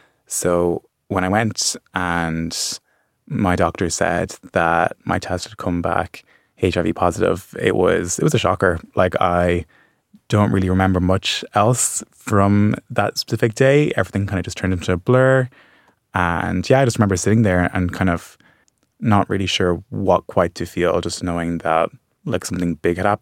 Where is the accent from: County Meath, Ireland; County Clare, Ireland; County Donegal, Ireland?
County Meath, Ireland; now in Dublin, Ireland; I'm 23 and I'm HIV positive. I grew up in North County Meath, but I've lived in Dublin for the past 4 years.